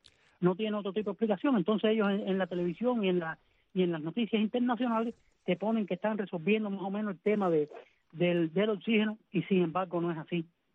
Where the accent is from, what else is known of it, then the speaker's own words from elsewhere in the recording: Guanajay, Artemisa, Cuba; Yo vengo de Guanajay y en Guanajay la situación está pésima también.